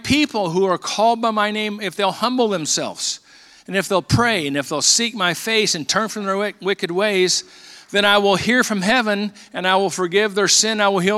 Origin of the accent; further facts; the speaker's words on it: Bakersfield, California, United States; I grew up in East Bakersfield, Longfellow Lancer, Washington Junior High School, BHS Driller, okay? Middle, lower middle class neighborhood that I grew up in, okay?